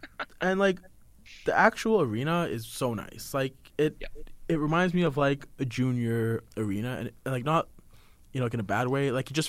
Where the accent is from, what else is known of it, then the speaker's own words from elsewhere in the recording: Brampton, Ontario, Canada; I mean, you know, I come from Brampton, all right?